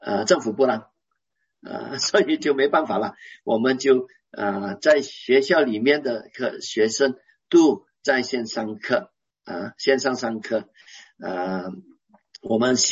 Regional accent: Malaysia; Chinese is a second language; 因为我不大会讲那个普通话，我讲的是客家话，我会讲粤语一点，福建话也会讲一点，因为我是土生土长的马来西亚华人。

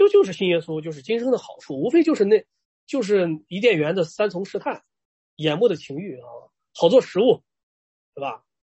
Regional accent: Shandong, China; 韩国同工跟我们山东人啊，就是比较像

